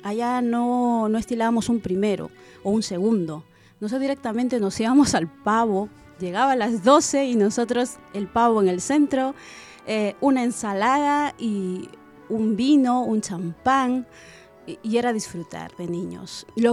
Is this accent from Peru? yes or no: yes; Peru; moved away; yo soy una chica peruana, ¿no?, que vino acá hace muchos años, ya son 14 años que estoy en este lindo país.